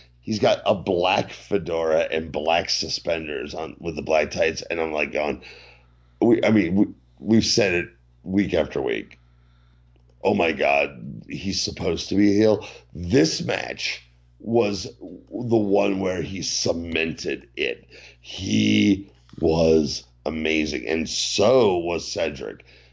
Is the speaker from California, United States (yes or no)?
no; New Jersey, United States; I'm from Jersey.